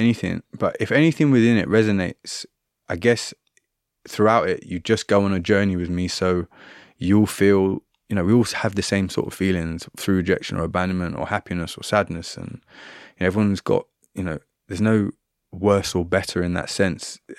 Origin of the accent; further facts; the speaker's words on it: Trinidad & Tobago; I grew up in Trinidad and Tobago a lot of my time.